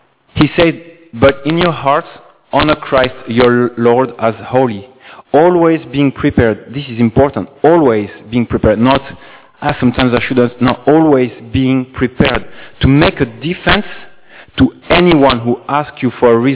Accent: France; English is a second language; I'm from France

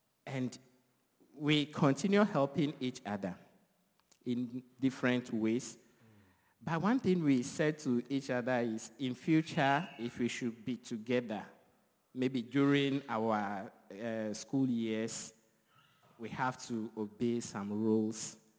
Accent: Togo; also born or lived in Ghana; mostly when I said I'm from Togo and she's from Ghana, people always ask this question, how do we meet? I also attended my junior high, senior high, and university in Ghana.

